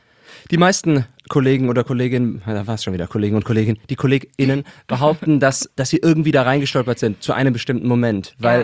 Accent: Cologne, North Rhine-Westphalia, Germany; Das tut mir als Kölner natürlich...

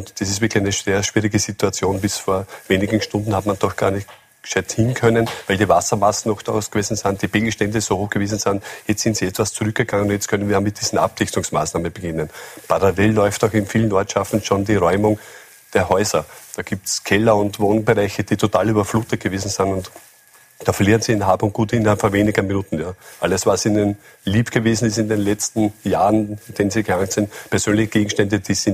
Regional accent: Krems, Lower Austria, Austria; Wir haben auch in Niederösterreich speziell sehr gute Prognosemodelle. Ich komme selbst aus dem Bezirk Krems.

